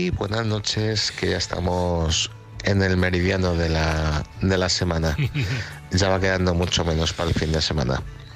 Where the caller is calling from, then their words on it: Madrid, Community of Madrid, Spain; de Madrid.